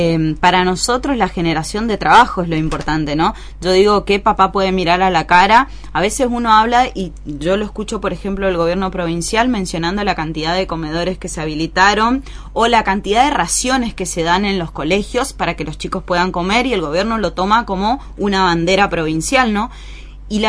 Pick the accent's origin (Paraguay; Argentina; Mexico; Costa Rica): Argentina; Paso de los Libres, Corrientes; yo me fui de Paso de los Libres a estudiar a Corrientes porque en ese momento aquí no teníamos oportunidades.